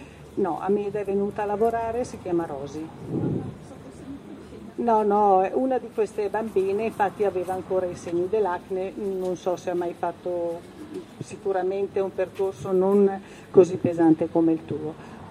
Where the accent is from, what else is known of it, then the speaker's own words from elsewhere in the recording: Veneto, Italy; born there; moved away; io sono nata in provincia di Treviso